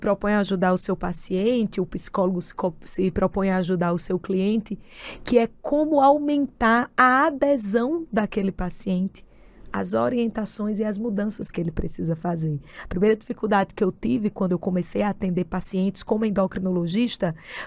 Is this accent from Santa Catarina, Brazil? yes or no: no; Natal, Rio Grande do Norte, Brazil; moved away as an adult; now in São Paulo, Brazil; Fiz em Natal, sou de Natal, gente, esse sotaque aqui já deu para identificar que não é de São Paulo. Mas eu vim para cá, para São Paulo